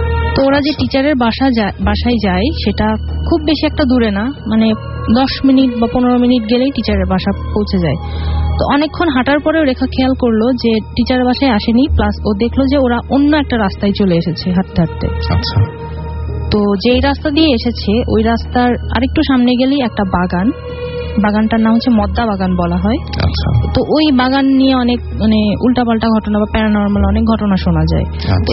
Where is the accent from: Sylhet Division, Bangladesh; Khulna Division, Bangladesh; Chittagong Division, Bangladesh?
Khulna Division, Bangladesh; now in Dhaka, Bangladesh; আমার গ্রাম মানে কুষ্টিয়া জেলার কোন একটা গ্রামে।